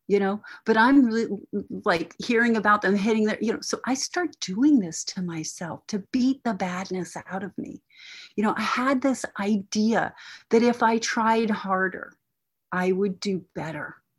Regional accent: Corpus Christi, Texas, United States; born there; I was born in Corpus Christi, Texas. And if you don't know where that is, that's about 4 hours south of Houston, 4 hours north of Mexico, on the coast of the Gulf of Mexico.

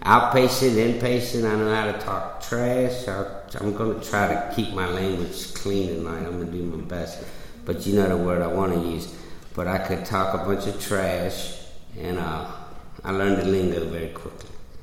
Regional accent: South Norfolk, Virginia, United States; I grew up in South Norfolk.

